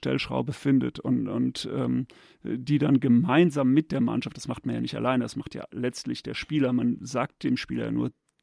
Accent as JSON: {"language": "German", "region": "North Rhine-Westphalia", "country": "Germany", "said": "Ja, ich bin ja auch Rheinländer, vielleicht."}